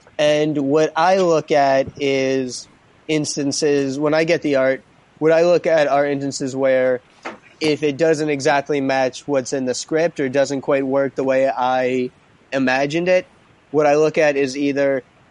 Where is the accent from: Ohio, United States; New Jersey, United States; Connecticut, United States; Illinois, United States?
Connecticut, United States; So I grew up in Southern Connecticut, New York. I only moved to the city proper a few years ago, but New York news has been local news most of my life. New York metropolitan area native.